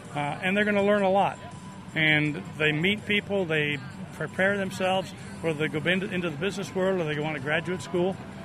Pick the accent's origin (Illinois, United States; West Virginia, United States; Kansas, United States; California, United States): Illinois, United States; Cambridge; Growing up in Cambridge, Illinois, but now at Illinois College in Jacksonville.